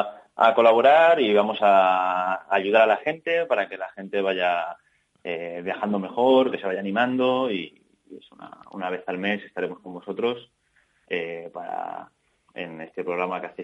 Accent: Valencia, Valencian Community, Spain; Yo hice una pequeña por la zona de donde soy yo, de Valencia

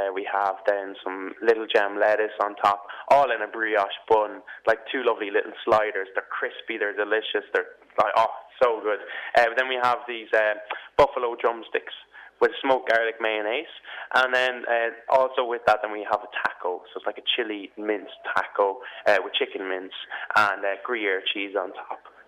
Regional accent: Ireland; And also, us as Irish, we like to celebrate and we like to party, don't we?

